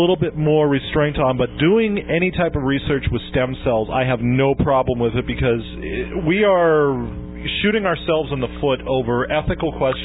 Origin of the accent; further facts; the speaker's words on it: Ireland; Gee, Sean, I'm Irish.